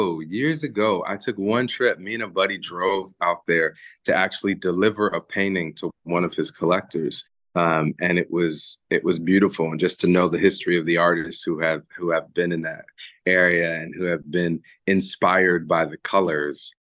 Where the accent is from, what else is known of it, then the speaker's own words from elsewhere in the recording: Michigan, United States; It was filmed in New Jersey, but I grew up in Michigan.